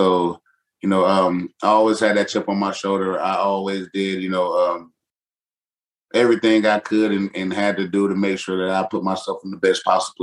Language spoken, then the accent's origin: English; Florida, United States; I grew up in Florida. You know, it's not the most, and I grew up in not the most diverse place.